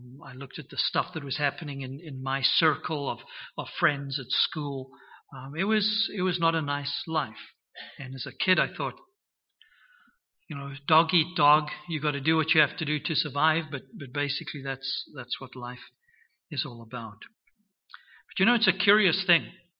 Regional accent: South Africa; born there; I was born in South Africa. I was not born into a situation where there was a lot of religious influence, certainly not Christian influence in my early life.

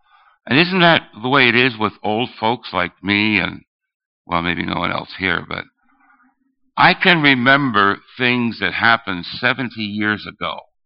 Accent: Burlington, Ontario, Canada; Now, you folk know that I'm from Burlington. You're from Timmins.

